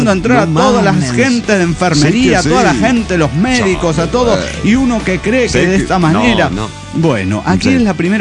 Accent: San Luis, Argentina; de las Sierras de San Luis.

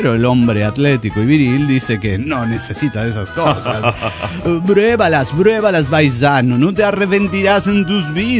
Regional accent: Cochabamba, Bolivia; de Cochabamba

